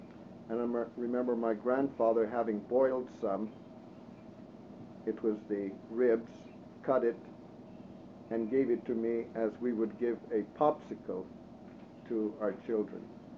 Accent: St. George, Alaska, United States; now in Nikolsky, United States; I'm from St. George Island, now residing at Nikolsky. I was about 3.5 years old when myself and the family, everyone, were evacuated from St. George.

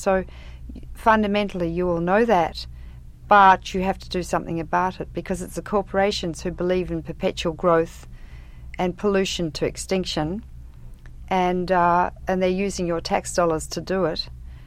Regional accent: Australia; moved away as an adult; I came into this country as an Australian and as a woman.

